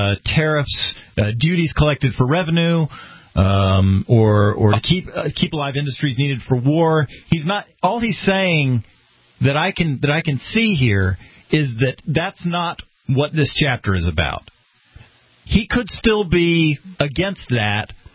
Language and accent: English; United States; Americans, I'm an American, damn it, and this is my specialty and I want to do it